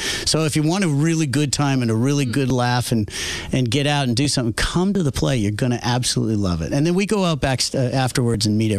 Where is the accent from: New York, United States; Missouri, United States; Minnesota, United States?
New York, United States; New York City; also born or lived in Los Angeles; I am a summer man, but I'm born and raised in New York, and so I'm kind of used to that, but lived in L.A. for, you know, the obvious 30 years for the industry